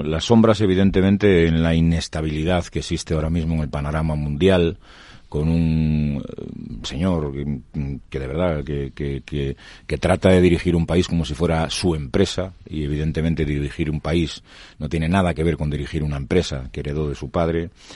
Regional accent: Galicia, Spain; Pues a mí me gusta la lluvia. Entonces, como buen gallego...

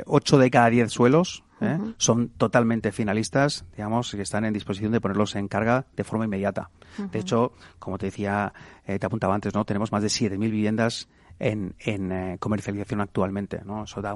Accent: Murcia, Region of Murcia, Spain; Además, yo soy de Murcia, o sea que no puedo decir otra cosa.

